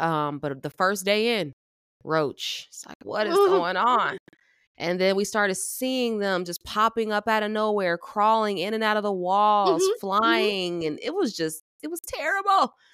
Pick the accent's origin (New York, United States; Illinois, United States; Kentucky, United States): Illinois, United States; Chicago; moved away as an adult; now in Fort Worth, United States; So born and raised in Chicago, but I just recently moved to Fort Worth, Texas, my fiance and I.